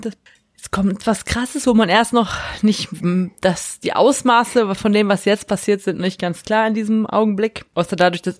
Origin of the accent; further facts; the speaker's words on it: North Rhine-Westphalia, Germany; Scherz, ich komme ja auch aus Westfalen.